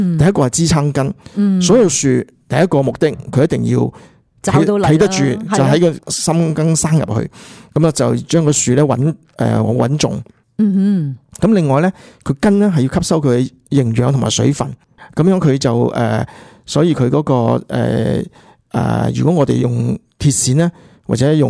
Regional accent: Guangdong, China; 我哋广东人中意种盆景嘅时候咧

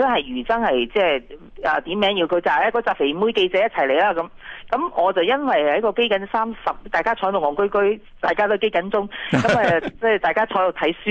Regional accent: Guangdong, China; 我唯有话我广东人，我梗系拣粤菜行先啦咁。只不過是因為我是廣東人嘅啫、如果我唔係廣東人，我選擇可能都唔同。

